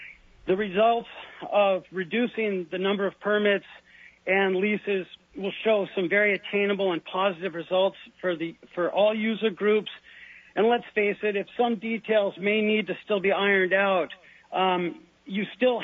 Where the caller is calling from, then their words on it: Talkeetna, Alaska, United States; I'm calling from Talkeetna.